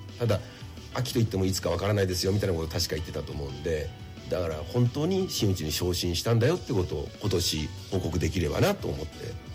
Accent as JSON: {"language": "Japanese", "town": "Yokohama", "region": "Kanagawa", "country": "Japan", "said": "僕出身は横浜なんですけど"}